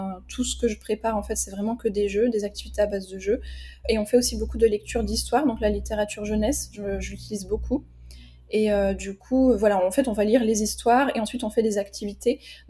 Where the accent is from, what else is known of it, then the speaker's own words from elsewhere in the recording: Bourgogne-Franche-Comté, France; now in Aix-en-Provence, France; j'ai 25 ans et j'habite proche d'Aix-en-Provence et je viens de Bourgogne du coup à la base.